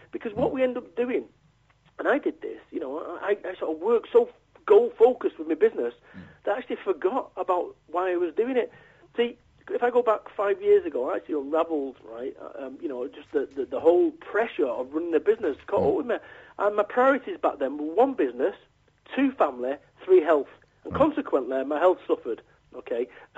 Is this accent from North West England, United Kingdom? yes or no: yes; Salford, North West England, United Kingdom; I'm from Salford, Manchester.